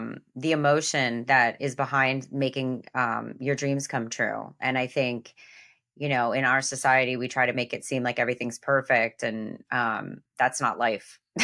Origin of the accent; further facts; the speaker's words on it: Encinitas, California, United States; for those unfamiliar with my hometown, Encinitas